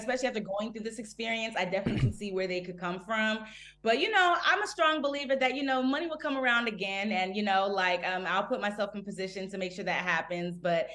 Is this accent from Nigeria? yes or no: yes; Nigeria; I'm Nigerian, so I mean, that's how I communicate with all of my family is through